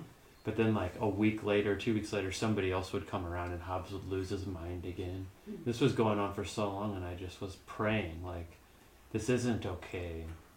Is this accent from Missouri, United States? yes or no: yes; St. Louis, Missouri, United States; And I'm like, I'm from St. Louis.